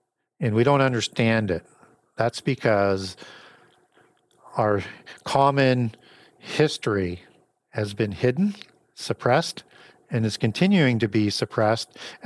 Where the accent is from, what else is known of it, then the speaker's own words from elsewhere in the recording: Canada; I'm a Canadian.